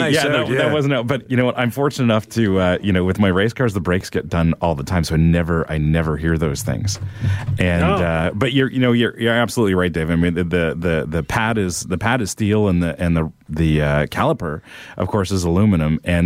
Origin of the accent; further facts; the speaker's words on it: St. Catharines, Ontario, Canada; That's my hometown.